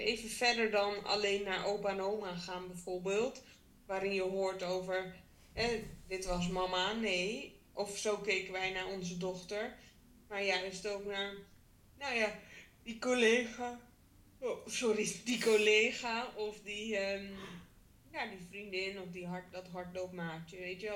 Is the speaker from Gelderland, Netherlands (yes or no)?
yes; Harderwijk, Gelderland, Netherlands; en ik kom oorspronkelijk uit Harderwijk